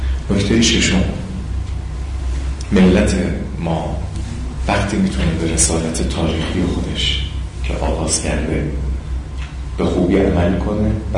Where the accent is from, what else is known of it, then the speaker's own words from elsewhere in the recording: Iran; خوشبختیم که ما فرزند ایرانیم و در مرکز ثقل تحولات معاصر داریم زندگی میکنیم.